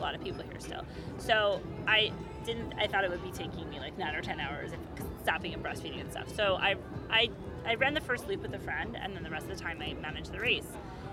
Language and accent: English; East Coast, United States; now in San Diego, United States; I'm from the East Coast. I just moved out to San Diego last year.